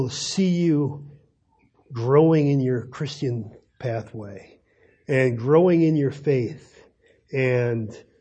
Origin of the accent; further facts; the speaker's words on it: Newfoundland and Labrador, Canada; And I grew up in Newfoundland, and One of the traditions there, in Newfoundland is a fishing province